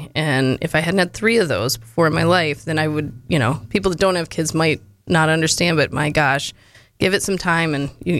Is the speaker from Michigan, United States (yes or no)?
no; Florida, United States; also born or lived in Monroe / Tennessee; I'm actually from Monroe. I was born in Monroe, and I was raised the majority in Florida. I also lived in Tennessee for a spell